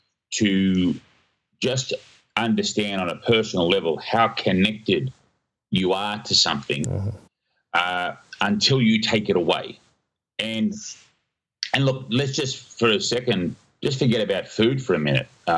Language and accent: English; Sydney, New South Wales, Australia; born there; So I was born in Sydney, Australia.